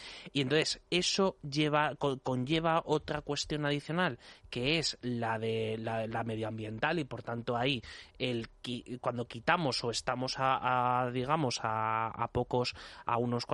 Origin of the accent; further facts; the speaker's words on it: Castilla-La Mancha, Spain; una de las partes más importantes que se ha beneficiado es mi tierra, es Castilla-La Mancha